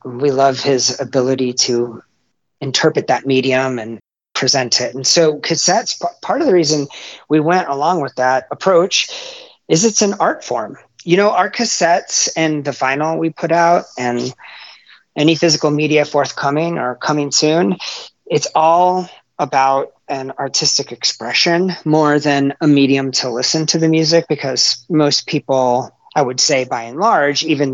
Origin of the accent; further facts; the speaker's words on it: United States; I would probably say that's true as an American.